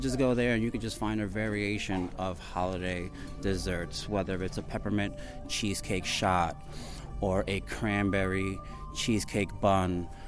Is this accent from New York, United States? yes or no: yes; New York, United States; there's a ribbon cake also that takes me back to my childhood because I'm from New York.